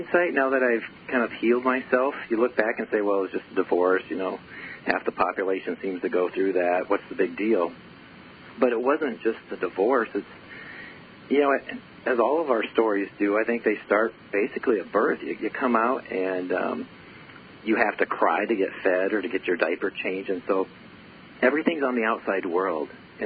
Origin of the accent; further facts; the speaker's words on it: Midwest, United States; I grew up in the Midwest, and my father was self-employed, so I knew all about hard work and efforting through life.